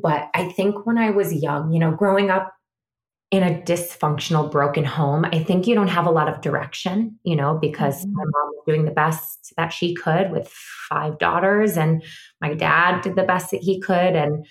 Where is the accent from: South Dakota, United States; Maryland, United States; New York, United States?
New York, United States; Syracuse; now in New York City, United States; I'm from Syracuse, New York. I moved to New York 15 years ago, I think this year almost.